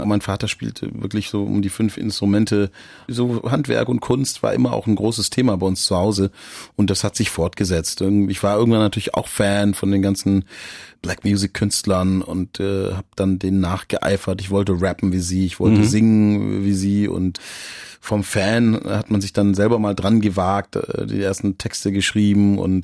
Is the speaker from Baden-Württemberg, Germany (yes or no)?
yes; Baden-Württemberg, Germany; accent: Swabian; Und natürlich bin ich eher mit Spätzle in Maultaschen und Burberspitzle aufgewachsen.